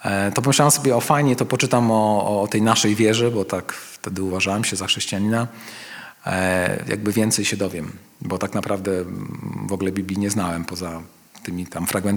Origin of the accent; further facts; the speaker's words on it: Warsaw, Masovian Voivodeship, Poland; wiecie, że jestem z Warszawy